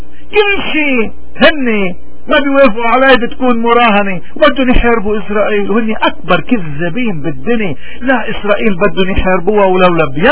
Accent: Lebanon; نحن بنرجع كلبنانيين، ما بيحقلنا نشتكي، ما بيحقلنا نبكي

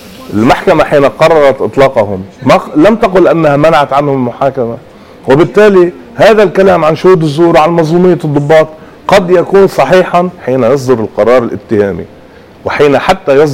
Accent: Lebanon; بكل تواضع أنا مواطن لبناني

